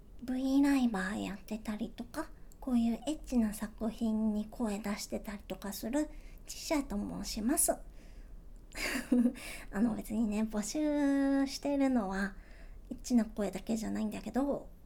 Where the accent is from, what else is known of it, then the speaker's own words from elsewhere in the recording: Nagoya, Aichi, Japan; 出身地はね、愛知県です。東京と大阪の間。そう、愛知県ってさ、なんかたまにどこって言われて、でなんか名古屋って言うとみんなわかるんだけど